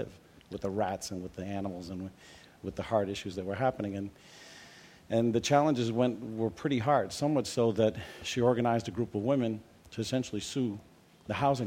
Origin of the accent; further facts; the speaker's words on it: New York City, New York, United States; moved away; I mean, I remember when we got here from New York, we came from Washington Heights in New York.